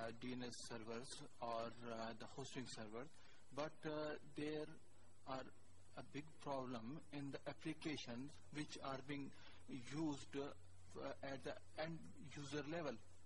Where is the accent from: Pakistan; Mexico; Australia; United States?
Pakistan; English is a second language; I'm from Pakistan